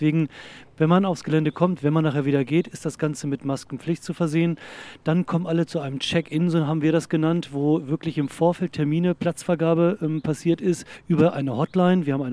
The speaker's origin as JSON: {"language": "German", "region": "Lower Saxony", "country": "Germany", "said": "Bei uns in Niedersachsen"}